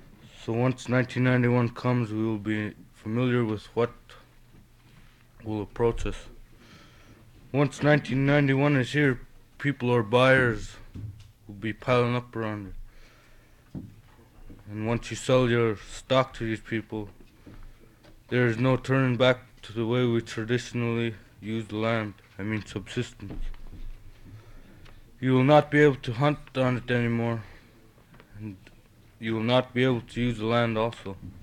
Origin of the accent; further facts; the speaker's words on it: Alaska, United States; I'm a student from Kliwonik, Alaska.